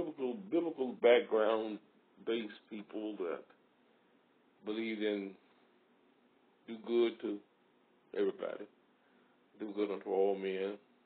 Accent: Louisville, Arkansas, United States; In Louisville, Arkansas.

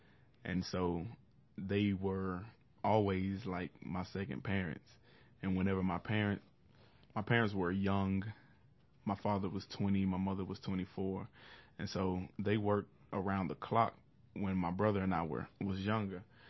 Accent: Atlanta, Georgia, United States; grandparents are from Atlanta on both sides. And so we have three generations of native Atlantans. I was born in Grady Hospital. I was raised in Carver Home Projects. And that is one of the proudest things that I have. I love where I'm from.

